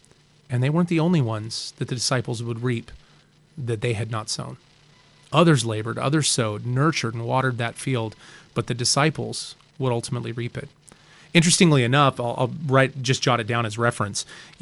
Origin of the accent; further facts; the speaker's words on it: Spokane, Washington, United States; I grew up in the Spokane area, and just south of Spokane, there's an area, a little region of southeastern Washington that's known as the Palouse.